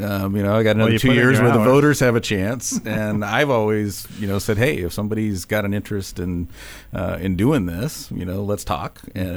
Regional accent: Dallas, Texas, United States; I grew up in Dallas. I had a good experience going through the schools.

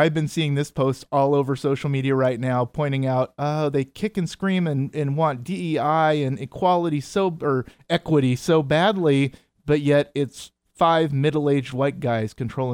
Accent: Seattle, Washington, United States; I grew up in the Seattle area.

